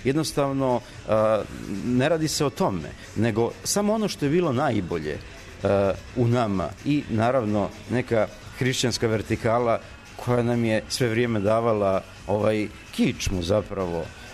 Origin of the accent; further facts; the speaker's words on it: Bay of Kotor, Montenegro; Ja sam srpski pisac iz Boke Kotorske